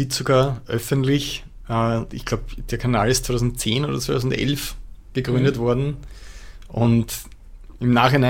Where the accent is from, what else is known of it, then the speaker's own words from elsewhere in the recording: Austria; Sollte man eigentlich wissen als Österreicher.